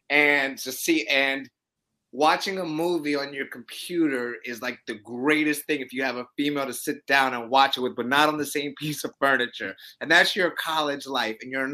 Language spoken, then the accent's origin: English; Brooklyn, New York, United States; I'm a New Yorker. Grew up in Brooklyn.